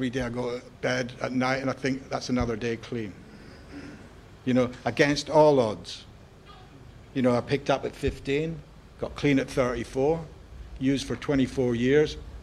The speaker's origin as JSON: {"language": "English", "region": "Scotland", "country": "United Kingdom", "said": "or like just me being Scottish, right?"}